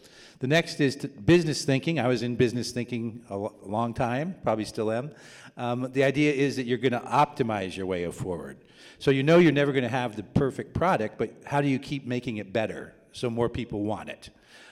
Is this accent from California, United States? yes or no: yes; California, United States; Now, I'm a Californian